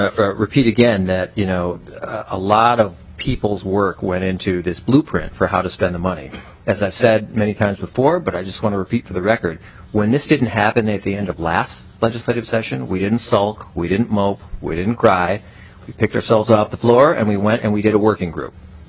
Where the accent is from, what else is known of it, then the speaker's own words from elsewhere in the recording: Minnesota, United States; I'm embarrassed and ashamed for them as an American and as a Minnesotan.